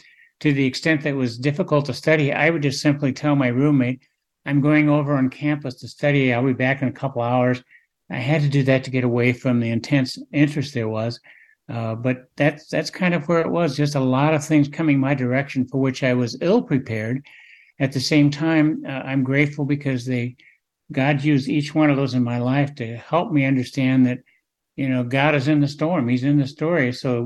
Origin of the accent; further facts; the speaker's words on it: Wichita, Kansas, United States; I came back to what would in essence be my hometown newspaper, although I grew up in Wichita. It was the Topeka paper.